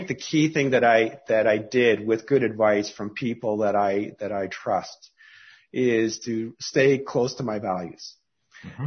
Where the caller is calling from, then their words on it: Calgary, Alberta, Canada; And by the way, I'm calling from Calgary, so it's 10 a.m. It's 10 a.m. here in Calgary.